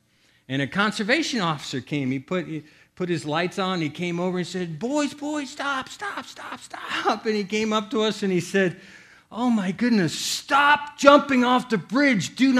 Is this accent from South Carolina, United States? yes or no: no; Iowa, United States; It was on this river in Iowa. I grew up in Iowa.